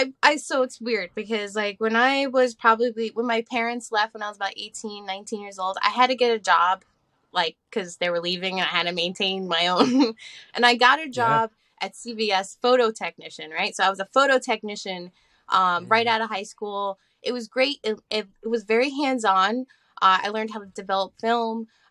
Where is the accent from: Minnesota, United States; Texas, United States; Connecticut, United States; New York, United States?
New York, United States; Staten Island; So I grew up in Staten Island. I was born in St. Vincent's Hospital here on the North Shore. And, you know, I kind of lived everywhere on Staten Island, but till I was 18, I lived in New Brighton